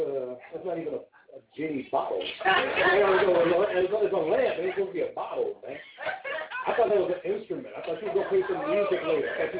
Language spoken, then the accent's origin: English; Beechview, Pennsylvania, United States; I'm from Beachview. That's out in the white area.